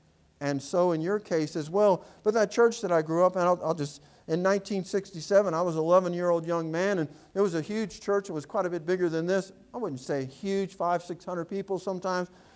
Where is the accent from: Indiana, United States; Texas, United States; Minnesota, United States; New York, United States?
Indiana, United States; Hobart; I'm just going to tell you a little bit of story about the church that I grew up back in Indiana. I grew up in First Baptist Church of Hobart, Indiana.